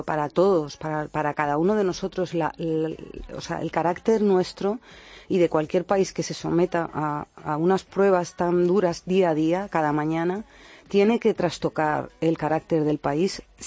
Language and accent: Spanish; Spain; igual que me autocritico como española que soy